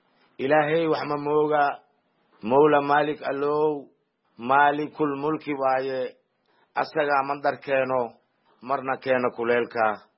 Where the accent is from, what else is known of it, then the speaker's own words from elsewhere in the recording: Jilib, Middle Juba, Somalia; born there; aniga waxaan ku dhashay Jilib marka oo saddex meel badka ah, hal meelna birika ah.